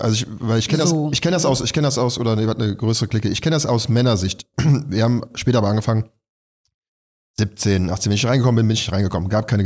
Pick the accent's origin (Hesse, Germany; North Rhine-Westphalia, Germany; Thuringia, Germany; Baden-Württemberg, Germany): North Rhine-Westphalia, Germany; Düsseldorf; moved away as an adult; now in Berlin, Germany; ich komme aus Düsseldorf